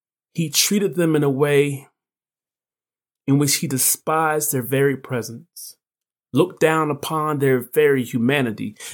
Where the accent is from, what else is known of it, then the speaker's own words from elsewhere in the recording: United States; Growing up in America, my radar, when I get pulled over and it's by a white cop, it's there's tension, there's fear.